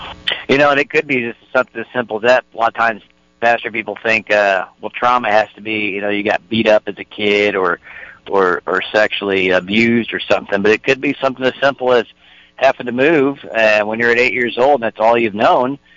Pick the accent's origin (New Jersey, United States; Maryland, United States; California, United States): California, United States; Hollister; Well, I'm from Hollister, so that's why when you said it, it really popped me up.